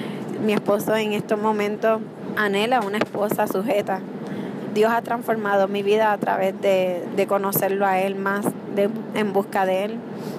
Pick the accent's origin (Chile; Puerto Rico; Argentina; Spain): Puerto Rico; Vengo de Puerto Rico.